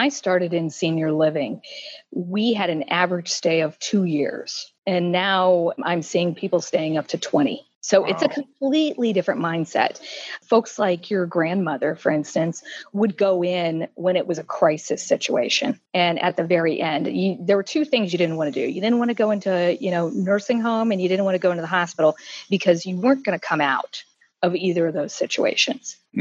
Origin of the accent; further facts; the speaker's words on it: Columbus, Ohio, United States; I happen to be in Columbus, Ohio today in my hometown.